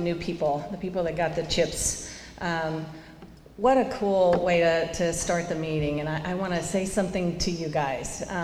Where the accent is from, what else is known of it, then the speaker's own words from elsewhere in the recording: Lubbock, Texas, United States; now in Dallas, United States; I just moved back to Dallas. I'm from Texas. I'm from Lubbock, Texas, and I have been away for 23 years, and I just moved home 4 weeks ago